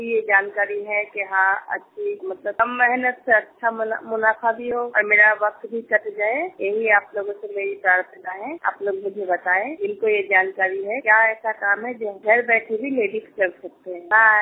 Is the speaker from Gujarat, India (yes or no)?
no; Punjab, India; मैं पंजाब की रहने वाली हूँ।